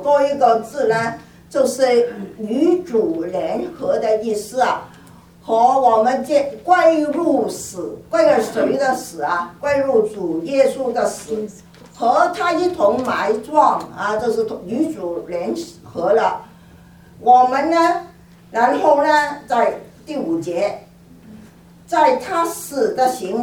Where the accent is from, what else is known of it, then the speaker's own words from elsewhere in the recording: Guangdong, China; 我们广东人说拍拍手就走了